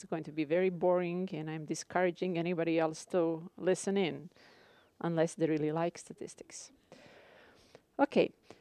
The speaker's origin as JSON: {"language": "English", "country": "Croatia", "accent": "Slavic", "said": "If you wonder where my accent comes from, I'm originally from Croatia, so it's Slavic accent"}